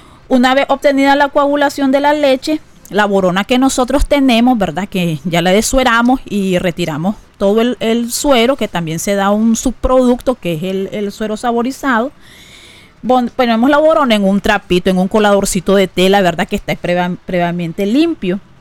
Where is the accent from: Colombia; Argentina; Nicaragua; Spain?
Nicaragua; Nosotros, ¿verdad?, como nicaragüenses siempre somos bien, nos gusta conservar nuestras tradiciones